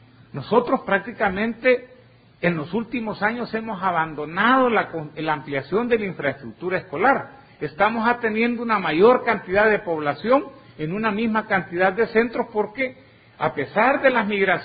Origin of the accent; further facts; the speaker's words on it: Nueva Concepción, Chalatenango, El Salvador; born there; yo nací en Nueva Concepción, estudié en Chalatenango